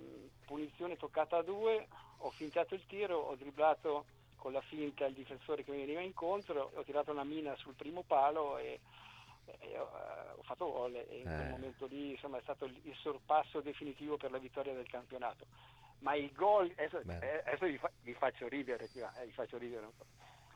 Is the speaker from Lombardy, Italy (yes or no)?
yes; Lecco, Lombardy, Italy; io vengo da Lecco, siamo più o meno della stessa generazione, lui è in 53, io sono in 54